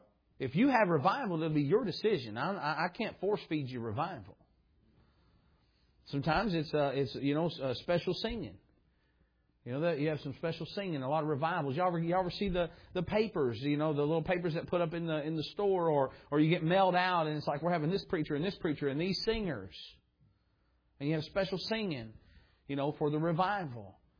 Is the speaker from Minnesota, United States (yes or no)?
no; Kentucky, United States; I'm from Southeast Kentucky. It is nothing during the summer to see tents everywhere.